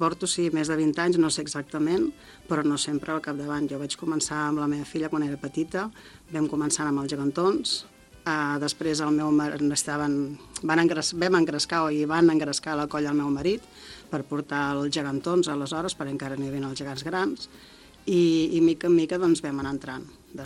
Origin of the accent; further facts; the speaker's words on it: Vilafranca, Catalonia, Spain; des que jo soc de Vilafranca i des que era petita jo veia els gegants, el drac, l'àliga